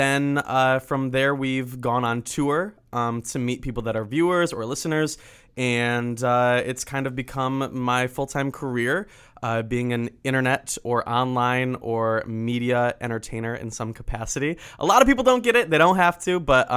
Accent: Michigan, United States; I'm from Michigan.

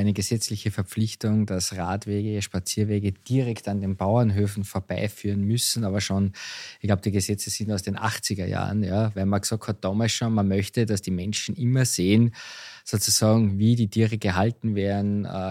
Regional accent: Austria; Es gibt ja bei euch, genauso wie bei uns in Österreich, das Format Bauer sucht Frau.

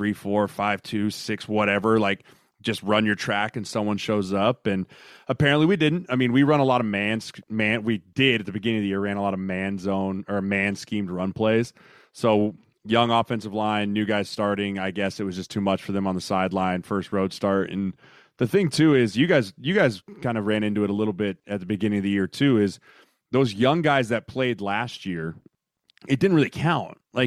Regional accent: Colorado, United States; I am. I am originally from Colorado, which helps the cause a little bit, except for that place is Looney Tunes now anyways.

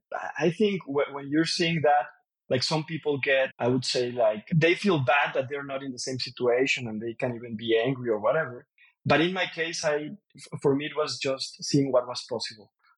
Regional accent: Guadalajara, Jalisco, Mexico; I was born and raised, as you said, here in Guadalajara, in a middle-class family in Mexico.

